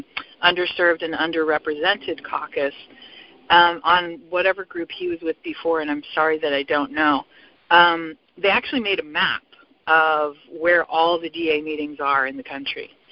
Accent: Los Angeles, California, United States; I'm a debtor from Los Angeles, California, and very, very grateful to be on this call.

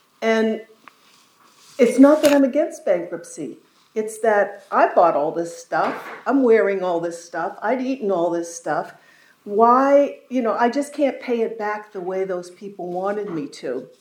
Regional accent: Brooklyn, New York, United States; from Brooklyn, New York, representing the Brooklyn Sunrise Visions meeting.

